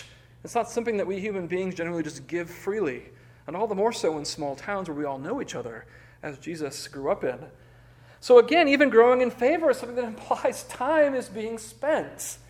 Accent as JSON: {"language": "English", "town": "Concord", "region": "Michigan", "country": "United States", "tie": "born or raised there", "said": "Try growing up in Concord, Michigan, where I grew up."}